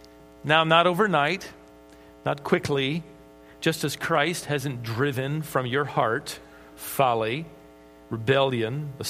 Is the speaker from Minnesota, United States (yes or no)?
yes; Minnesota, United States; born there; I was born in Minnesota. It makes me wonder if my birth prompted this report.